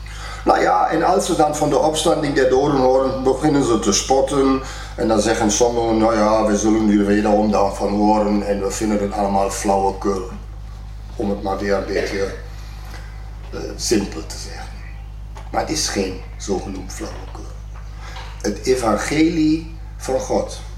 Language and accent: Dutch; Germany; accent: German; Dutch is a second language; u hoort wel mijn Duits accent